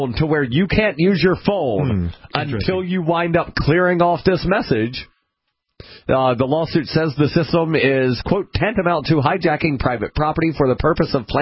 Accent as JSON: {"language": "English", "region": "Alabama", "country": "United States", "tie": "born or raised there", "said": "Where I grew up in Alabama, the only siren we had was the tornado sirens"}